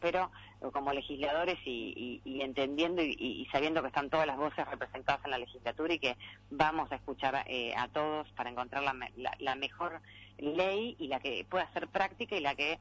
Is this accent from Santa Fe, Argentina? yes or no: no; Junín, Buenos Aires Province, Argentina; yo que soy de Junín